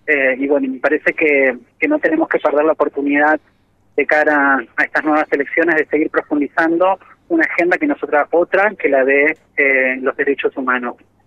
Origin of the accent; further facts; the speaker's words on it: Mar del Plata, Buenos Aires Province, Argentina; allá en mi ciudad de Mar del Plata